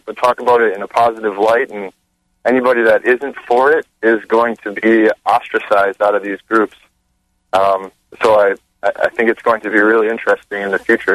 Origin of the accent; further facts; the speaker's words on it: Wisconsin, United States; Hey, so yeah, I'm from Wisconsin, and I just went through the whole debacle in Wisconsin early this spring with regards to a very extreme liberal movement here.